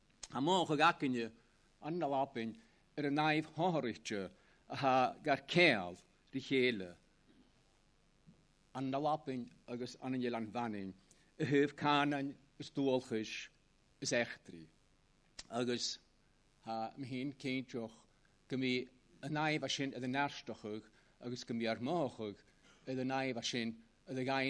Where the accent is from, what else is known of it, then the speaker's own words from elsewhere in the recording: Scotland, United Kingdom; As Scottish Gaels, we are indeed aware, or at least to some extent aware, of the strong ties of kinship, of language, and of heritage that bind us to our fellow Gaels in the Isle of Man.